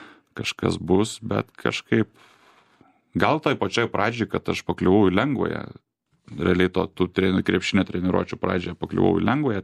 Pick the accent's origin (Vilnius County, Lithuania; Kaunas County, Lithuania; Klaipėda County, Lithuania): Kaunas County, Lithuania; Vilkija; Taip, aš iš Vilkijos